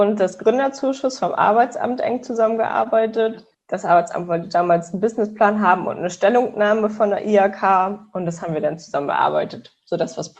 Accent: Kiel, Schleswig-Holstein, Germany; also ich komme aus Kiel.

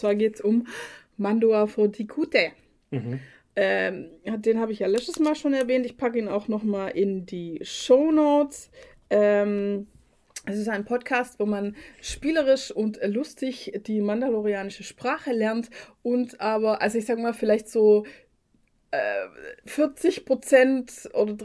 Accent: Baden-Württemberg, Germany; es war perfekt für mich als Schwäbin

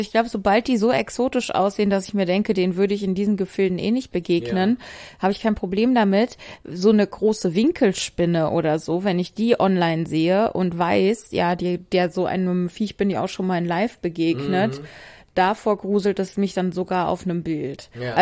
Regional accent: Bonn, North Rhine-Westphalia, Germany; von der evangelischen Kirche in Bonn-Friesdorf, wo ich aufgewachsen bin.

